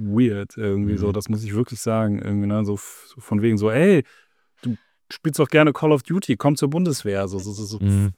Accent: Bonn, North Rhine-Westphalia, Germany; ich komme ja hier aus dem Bonner Raum irgendwie, wo ja ne, ehemalige Hauptstadt, zu meiner Schulzeit war es halt noch zum Teil Hauptstadt.

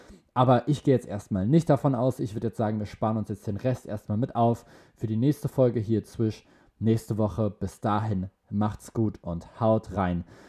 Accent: Spain; German is a second language; schön für Spanien, für mein Heimatland, kann ich das ja mal mitmachen

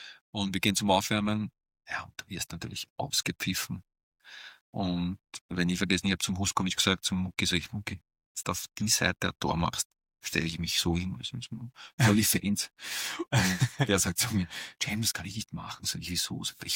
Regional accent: Austria; als Österreicher

